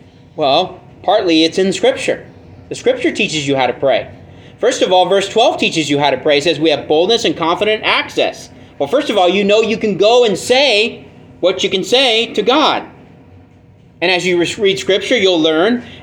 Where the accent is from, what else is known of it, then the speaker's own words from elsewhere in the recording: California, United States; Now, I know I'm biased because we're from California, but we're right.